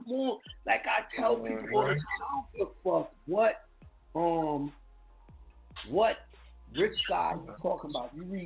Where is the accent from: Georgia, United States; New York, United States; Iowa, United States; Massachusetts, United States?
New York, United States; I love it, but I'm thinking maybe I love it because I'm a New Yorker.